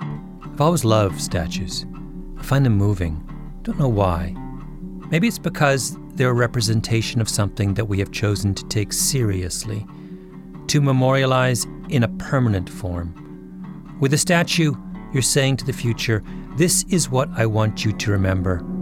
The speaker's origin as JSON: {"language": "English", "country": "Canada", "said": "On race in the United States, I'm an outsider. I'm Canadian. My family is half West Indian, which is a very different cultural experience than being an African American."}